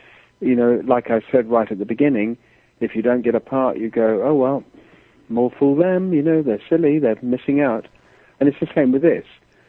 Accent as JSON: {"language": "English", "region": "England", "country": "United Kingdom", "said": "when I come home to England from America, the first thing I do is just have a half a bottle of proper beer."}